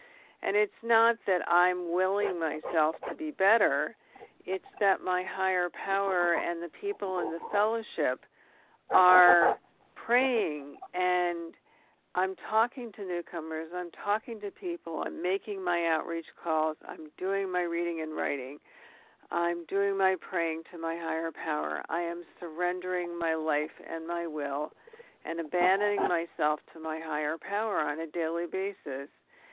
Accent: Pennsylvania, United States; I'm from Pennsylvania, too.

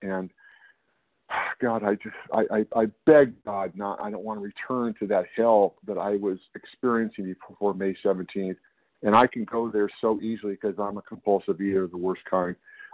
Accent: California, United States; I'm from Northern California.

